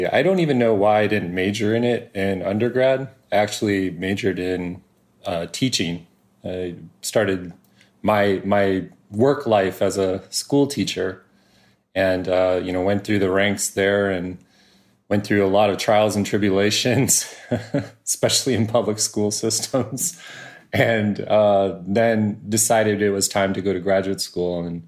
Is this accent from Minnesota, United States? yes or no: yes; Minneapolis, Minnesota, United States; I grew up in Minneapolis, and my wife grew up in Portland, Oregon.